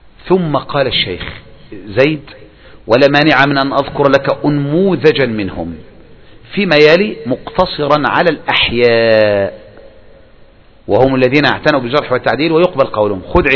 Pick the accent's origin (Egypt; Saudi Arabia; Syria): Saudi Arabia; في بلادنا المملكة العربية السعودية